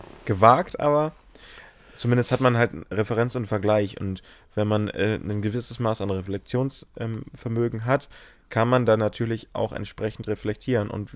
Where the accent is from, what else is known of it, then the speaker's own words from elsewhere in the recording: North Germany, Germany; So, also, ja, okay, ich bin Norddeutscher.